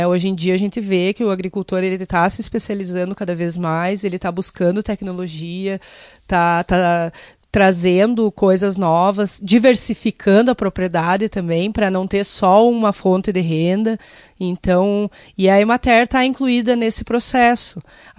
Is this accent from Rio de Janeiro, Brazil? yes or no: no; Tenente Portela, Rio Grande do Sul, Brazil; Eu sou natural de Tenente Portela, no noroeste do estado, né? Mas eu saí de casa nova para estudar, fiz agronomia na URGS, em Porto Alegre